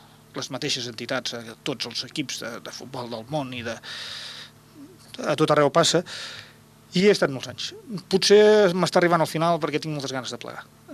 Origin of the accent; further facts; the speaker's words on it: Castellar del Vallès, Catalonia, Spain; soc de Castellà, em sento castellarenc